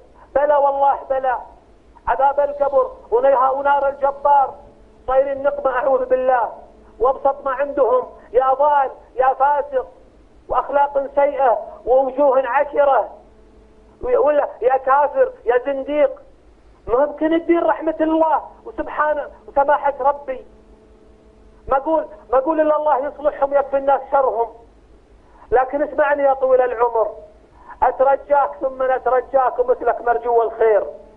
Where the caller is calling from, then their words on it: Riyadh, Riyadh Province, Saudi Arabia; أنا أكلمكم من الرياض